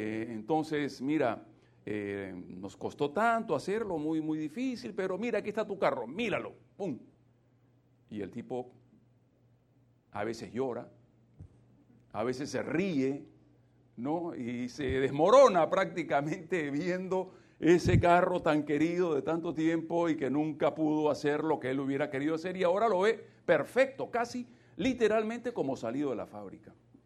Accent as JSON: {"language": "Spanish", "country": "Peru", "said": "como dicen en mi tierra, en el Perú"}